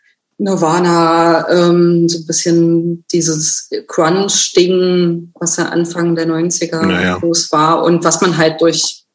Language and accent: German; Oberwiesenthal, Saxony, Germany; ich bin in Oberwiesenthal zur Schule gegangen